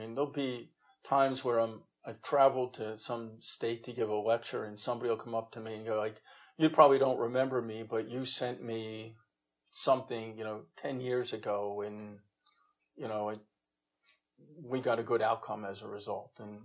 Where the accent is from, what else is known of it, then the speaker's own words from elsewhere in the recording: New Jersey, United States; But I'm from New Jersey and we can't.